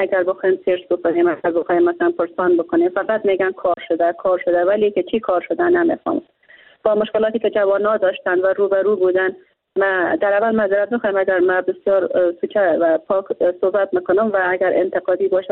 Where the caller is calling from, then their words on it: Bamyan, Afghanistan; از ولایت بامیان هستم،